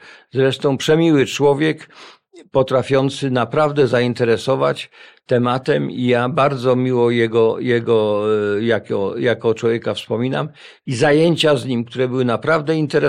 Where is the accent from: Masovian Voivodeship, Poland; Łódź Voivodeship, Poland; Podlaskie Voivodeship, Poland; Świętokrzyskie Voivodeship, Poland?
Masovian Voivodeship, Poland; Warsaw; born there; Dokładnie nie pamiętam, co mi było, ale podobno urodziłem się w szpitalu